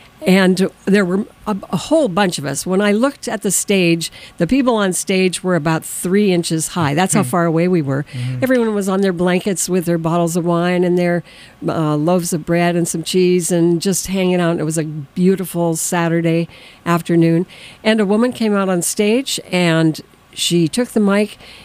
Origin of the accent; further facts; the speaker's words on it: Great Falls, Montana, United States; He was stationed in my hometown of Great Falls, Montana.